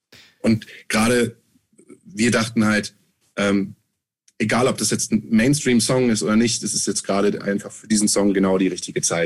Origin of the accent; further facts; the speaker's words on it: Germany; Wir sind weiß, wir sind heterosexuell, wir kommen aus Deutschland.